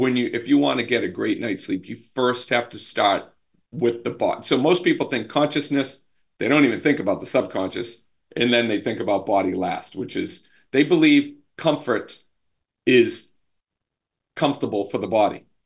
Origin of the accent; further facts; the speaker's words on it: Boston, Massachusetts, United States; I'm Italian from Boston.